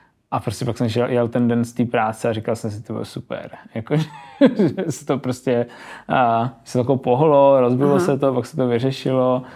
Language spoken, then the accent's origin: Czech; Zlín, Zlín Region, Czechia; tak já jsem navíc ze Zlína, takže tam měl tomu nějakou vazbu